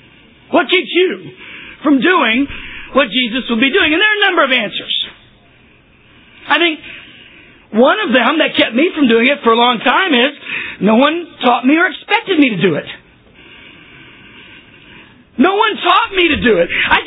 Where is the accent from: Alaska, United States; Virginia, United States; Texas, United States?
Texas, United States; now in New York City, United States; I grew up in Texas, but I moved to New York City to be an actor.